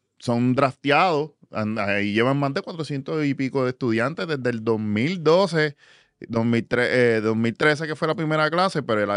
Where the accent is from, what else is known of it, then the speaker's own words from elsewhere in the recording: Puerto Rico; Lo que cualquier persona, yo creciendo en Puerto Rico hubiera querido.